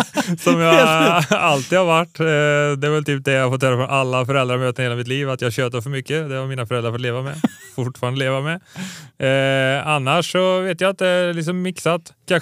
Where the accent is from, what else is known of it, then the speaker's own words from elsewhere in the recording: Värsås, Västra Götaland County, Sweden; Jag kommer från början från Värsås, som ingen vet vad det är.